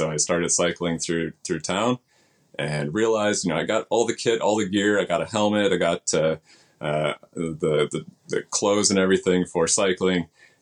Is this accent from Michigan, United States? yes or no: yes; Michigan, United States; now in Tokyo, Japan; I'm an American guy, originally from Michigan, and came out here about 20 years ago now